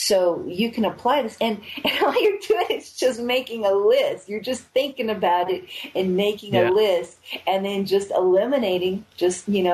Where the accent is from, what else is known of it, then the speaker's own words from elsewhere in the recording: United States; moved away; the very, very long process and preparation to leave my home country.